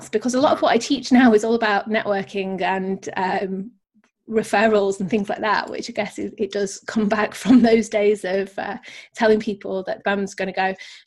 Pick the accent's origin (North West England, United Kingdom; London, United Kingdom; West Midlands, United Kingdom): North West England, United Kingdom; I'm originally from, I was born in Manchester. Everybody knows Manchester from Manchester United … a lot of the … a lot of the big bands. But I kind of grew up just outside of Manchester, kind of like more in the countryside.